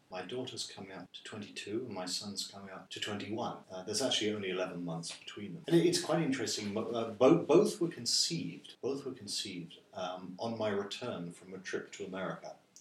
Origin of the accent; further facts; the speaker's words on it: United Kingdom; moved away; So when I'm in China, I miss my home country, the UK. When I'm in the UK, I miss China.